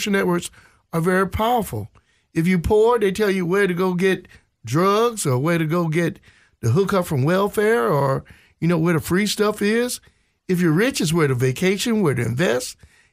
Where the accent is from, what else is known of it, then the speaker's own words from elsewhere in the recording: Jacksonville, Florida, United States; also born or lived in Europe; I came here from Europe and grew up in Jacksonville, Florida, and went to Morehouse College in Atlanta.